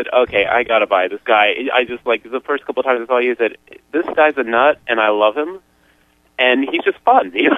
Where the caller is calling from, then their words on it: Brooklyn, New York, United States; I'm calling from Brooklyn, New York.